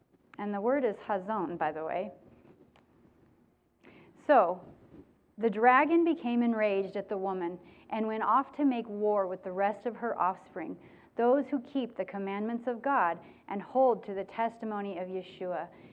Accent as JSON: {"language": "English", "region": "California", "country": "United States", "said": "I'm a Californian at heart, and I don't know that that's ever going to change."}